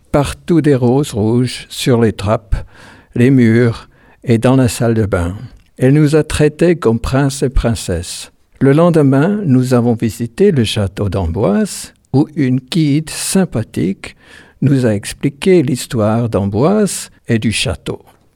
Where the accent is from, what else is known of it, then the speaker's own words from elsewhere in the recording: Switzerland; French is a second language; je suis de la Suisse. Je suis venu en France pour améliorer mon français d'école dans un environnement authentique francophone. Je suis venu pour la première fois en 1976.